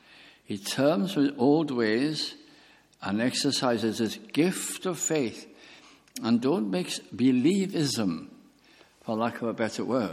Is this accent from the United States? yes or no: no; Wales, United Kingdom; And I'd come from a village, and I thought, it's so big, Lord. It's so big. It wasn't bigger than where I'd been brought up, but it was big as compared to the village.